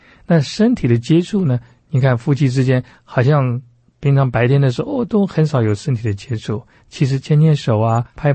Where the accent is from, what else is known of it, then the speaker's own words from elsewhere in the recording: China; 可是在我们中国人的文化里面，似乎这五种行动呢，都有一些差距。